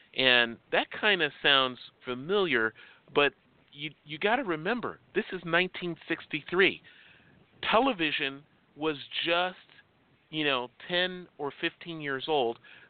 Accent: Chicago, Illinois, United States; You know, I lived in Chicago. I was born and raised in Chicago. I loved it.

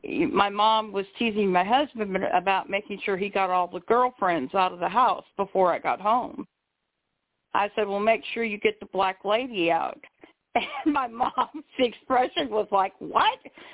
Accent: Leavenworth, Kansas, United States; And everybody used to tease me when they find out I'm from Leavenworth.

